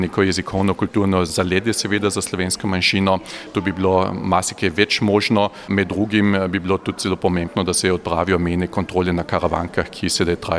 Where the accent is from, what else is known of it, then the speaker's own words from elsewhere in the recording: Carinthia, Austria; Koroški Slovenci smo zelo dobro izobražena manjšina, številni absolventi naših srednjih šol zapuščajo Koroško, se naselijo na Dunaju, v Gradcu, etc. in se potem ne vračajo domov na Koroško.